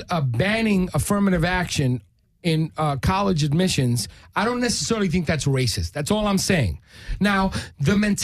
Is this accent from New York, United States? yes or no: yes; New York, United States; I grew up in Spanish Harlem. You want to know how much fucking opportunity there are for the blacks and Latinos in there?